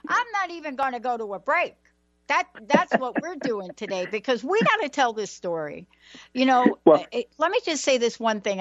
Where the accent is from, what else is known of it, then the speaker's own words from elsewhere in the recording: New York, United States; I'm from New York. We hang up on wrong phone numbers.